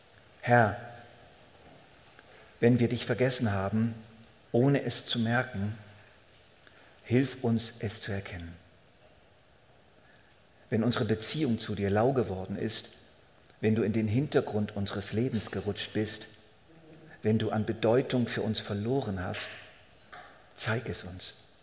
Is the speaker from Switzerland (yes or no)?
yes; Switzerland; Das ist einfach nun mal unsere Verpflichtung als Schweizer.